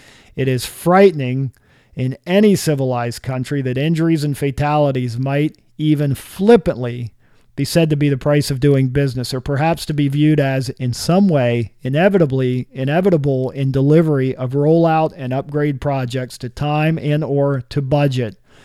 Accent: United States; across the U.S., you can tell I'm from the States.

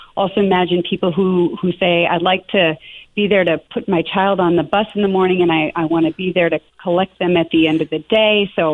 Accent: Montpelier, Vermont, United States; so I grew up in Vermont. Obviously, I'm native Vermonter, grew up in Montpelier, and graduated from Montpelier High School and then St. Michael's College.

